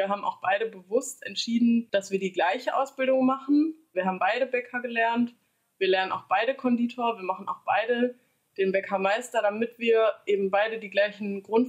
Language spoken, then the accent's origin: German; Haldern, North Rhine-Westphalia, Germany; Ich komme aus Haldern, das ist recht nah an der holländischen Grenze.